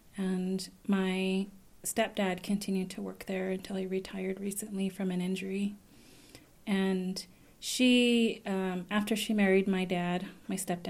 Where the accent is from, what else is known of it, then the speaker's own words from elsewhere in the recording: Waterflow, New Mexico, United States; I grew up in Waterflow, New Mexico with my mom and my stepdad, and we have your typical blended family.